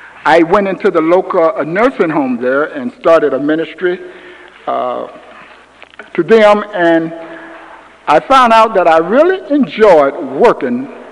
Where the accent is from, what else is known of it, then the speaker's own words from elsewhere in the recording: East St. Louis, Illinois, United States; My first call was to my hometown, East St. Louis, Illinois.